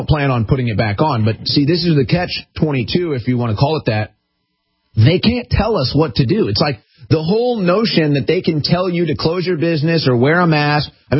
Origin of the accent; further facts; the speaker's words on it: Midwest, United States; I'm from the Midwest. It's the hub of this